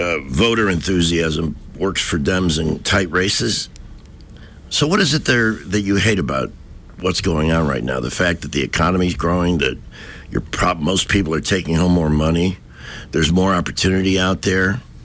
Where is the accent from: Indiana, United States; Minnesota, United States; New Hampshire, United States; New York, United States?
New York, United States; Bronx; I'm a girl from the Bronx.